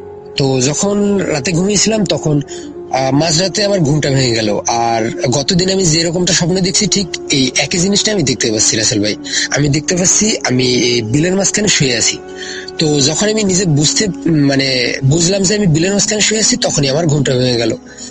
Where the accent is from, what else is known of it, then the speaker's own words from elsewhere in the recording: Patharghata, Barisal Division, Bangladesh; আমার বাড়ি বরগুনা জেলার পাথরঘাটা থানায়।